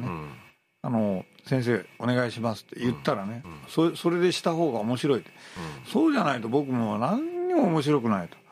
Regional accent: Kyushu, Japan; で私は九州出身ですって言ったんですよ

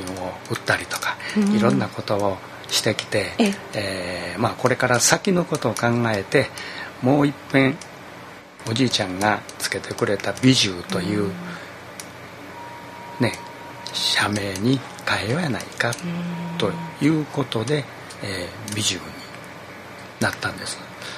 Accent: Osaka, Japan; accent: Osaka dialect; その大阪弁ね、僕らも東京行ったら結構大阪弁で使って話してること多かったんちゃうかな

